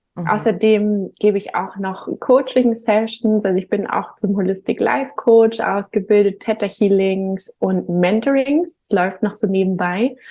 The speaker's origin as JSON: {"language": "German", "region": "Hamburg", "country": "Germany", "tie": "born there", "said": "komme auch gebürtig aus Hamburg"}